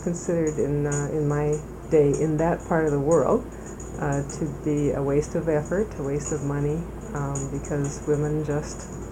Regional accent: South Dakota, United States; I was born in South Dakota, and it was in the 40s. I grew up on a farm. My parents did not go to college. I had a brother who was 2 years older.

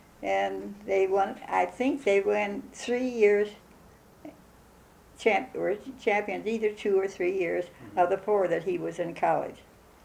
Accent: Columbus, Wisconsin, United States; born there; Well, I was born in 1891, and I was born in Columbus, Wisconsin, where my grandmother was living, and my mother and father were living in Madison

